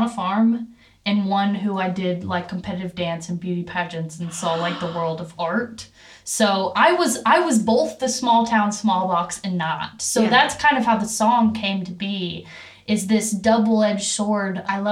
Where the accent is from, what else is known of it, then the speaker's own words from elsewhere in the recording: California, Missouri, United States; So California, Missouri is actually the name of my hometown. It confuses a lot of people because they'll say, where are you from? And I say, California, Missouri. And they'll say, what part of California? And I'm like, no, California, Missouri. It's like 4,000 people, one stoplight, no Walmart